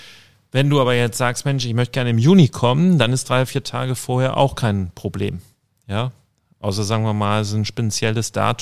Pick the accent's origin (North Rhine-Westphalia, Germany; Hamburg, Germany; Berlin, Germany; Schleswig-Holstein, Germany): Hamburg, Germany; als Hamburger